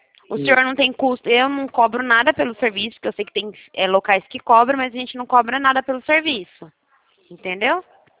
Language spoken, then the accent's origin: Portuguese; Americana, São Paulo, Brazil; Americana, é a cidade de Americana. Campinas, Americana, Santa Bárbara. Minha cidade fica perto de Campinas.